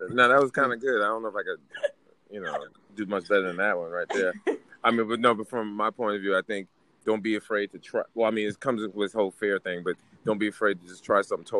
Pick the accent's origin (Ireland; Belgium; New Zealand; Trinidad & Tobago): Trinidad & Tobago; also born or lived in Liberia; I'm a Trinidadian. My mother's from Trinidad. I lived in Trinidad for a hot second.